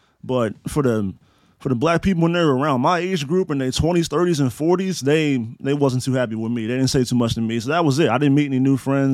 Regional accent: Frederick, Maryland, United States; brother from Frederick, Maryland. That's my born place. That's my hometown. Born and raised. No lies were told. … I was born in Frederick, Maryland

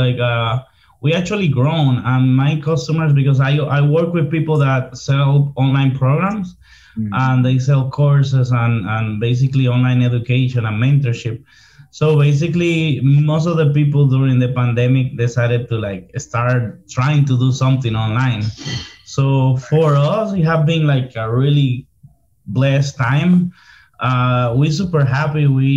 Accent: Dominican Republic; born there; English is a second language; I was born in Dominican Republic. I was born into a middle class home.

